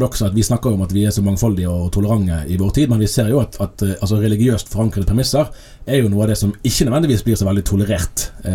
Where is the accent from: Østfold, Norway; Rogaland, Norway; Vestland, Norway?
Vestland, Norway; Bergen; jeg har vokst opp i Bergen og gikk på en vanlig offentlig skole helt sør i kommunen her